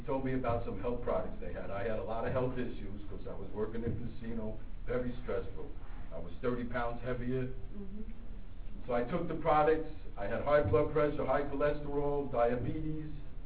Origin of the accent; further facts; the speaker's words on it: Brooklyn, New York, United States; born there; I was born in Brooklyn, New York.